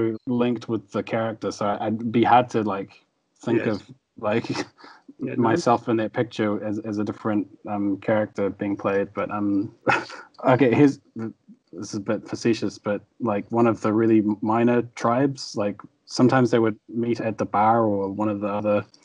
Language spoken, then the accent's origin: English; New Zealand; Yeah, from New Zealand.